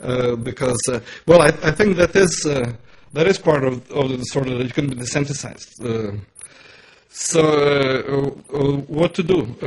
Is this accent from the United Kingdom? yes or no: no; Croatia; English is a second language; He's a Serbian exile from my hometown in Croatia.